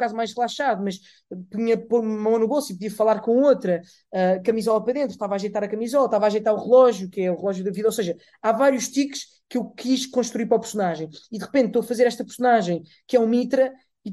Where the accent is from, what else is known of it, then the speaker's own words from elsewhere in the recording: Portugal; Sendo que eu sou português, eu não falo árabe. Eu nunca falei árabe